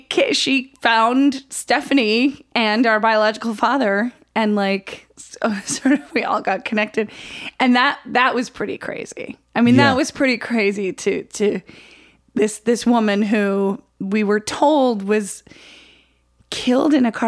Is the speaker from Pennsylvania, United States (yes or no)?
no; Oswego, New York, United States; So I grew up in Oswego, New York